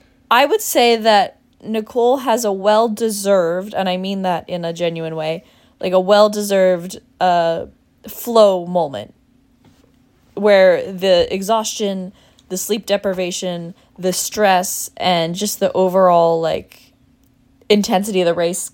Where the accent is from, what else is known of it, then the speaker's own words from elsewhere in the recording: Canada; maybe this is me being an ignorant Canadian, but I feel like growing up in Canada